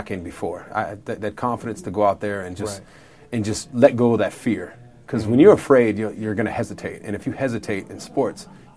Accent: California, United States; Southern California, surfing. That was kind of what I did.

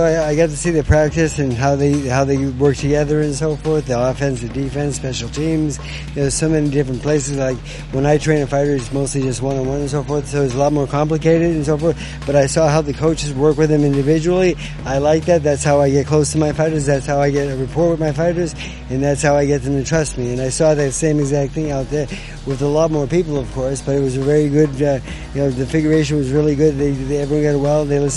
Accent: Boston, Massachusetts, United States; I'm from Boston, Mass, but I'm the new fan here.

